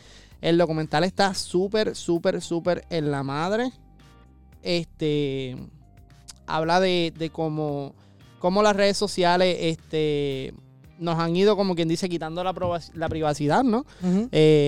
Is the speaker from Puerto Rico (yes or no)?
yes; Puerto Rico; Los vecinos saben que somos puertorriqueños, toda la cuestión. Yo creo que hasta por la fiesta saben que somos puertorriqueños.